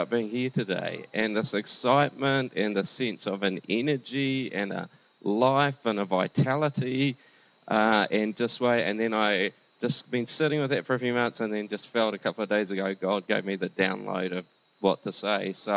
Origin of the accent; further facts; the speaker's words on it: Taranaki, New Zealand; also born or lived in Philippines; now in Christchurch, New Zealand; Christine and I are in Christchurch. We're originally both from Taranaki, and we're involved in youth work there.